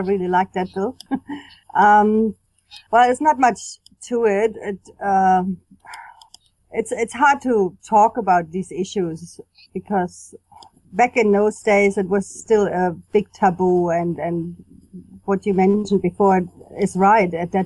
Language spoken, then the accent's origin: English; East Germany, Germany; I grew up in East Germany